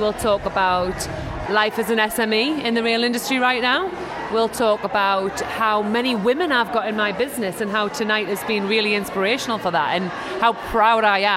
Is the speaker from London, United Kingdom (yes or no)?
no; South Shields, North East England, United Kingdom; I am from South Shields.